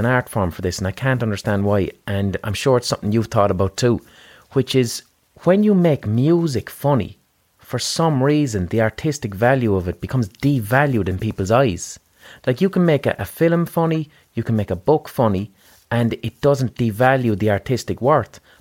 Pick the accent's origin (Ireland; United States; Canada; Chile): Ireland; Limerick, Munster; moved away as an adult; now in London, United Kingdom; oh, you're laughing at us because we're from Limerick. It's kind of like Alf Garnett, when Alf Garnett was taking the piss out of racists and then all these racists show up and agree with him. So we got the fuck out of Ireland and we went to London.